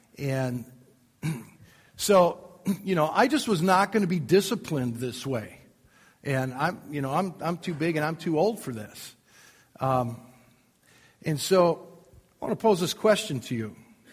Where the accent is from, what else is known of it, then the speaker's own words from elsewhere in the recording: Kenosha, Wisconsin, United States; And I grew up in Kenosha, Wisconsin.